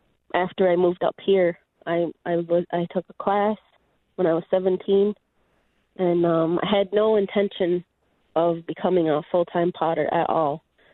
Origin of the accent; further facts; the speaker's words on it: Rochester, New York, United States; also born or lived in Tonawanda; So I was born in Rochester and raised there, and I spent a good deal of time also in Tonawanda, where Jamie's from